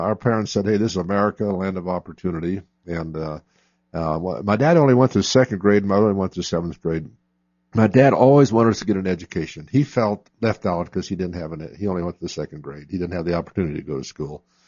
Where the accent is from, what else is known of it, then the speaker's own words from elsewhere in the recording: United States; My parents were immigrants. My dad was born and raised in Poland. My mother was from Russia. And so I think one thing, I'm a first-generation American. Family of nine kids.